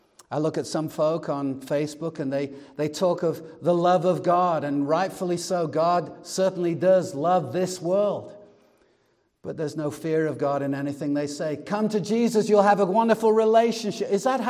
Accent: England, United Kingdom; accent: English; I'm Irish and Welsh by nature, even though I've got an English accent.

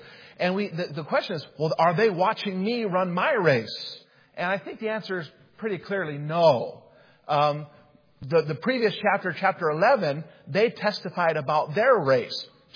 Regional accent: Utah, United States; moved away; And I came from Utah, and humidity was a new thing for me. Came out here, and I like to say that back where I was from, we breathed our air.

